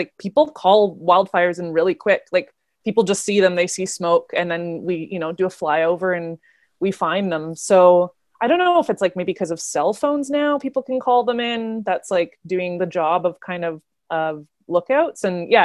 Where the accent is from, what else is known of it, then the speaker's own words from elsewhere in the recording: Vancouver, British Columbia, Canada; And I'm from Vancouver